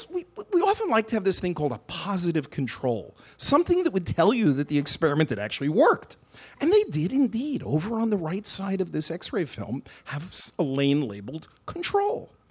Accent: Brooklyn, New York, United States; I'm from Brooklyn.

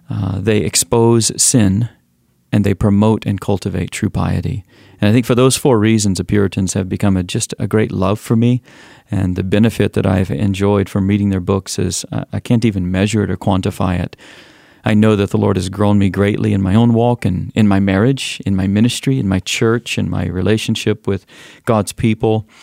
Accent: Alabama, United States; I grew up in Alabama with my mother and my stepfather

